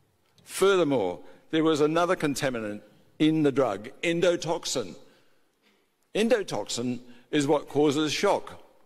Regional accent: Melbourne, Victoria, Australia; And I come from Melbourne, ladies and gentlemen, the most lockdown city in the world.

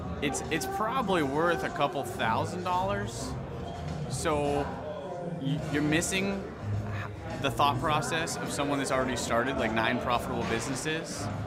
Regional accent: Tulsa, Oklahoma, United States; I'm originally from Tulsa, born and raised here.

